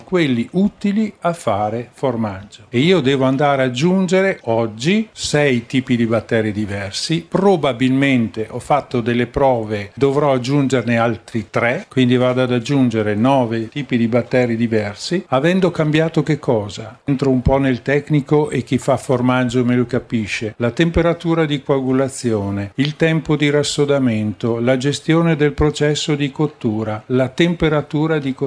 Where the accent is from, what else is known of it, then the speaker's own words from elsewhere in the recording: Trentino-Alto Adige, Italy; Io vengo dal Trentino.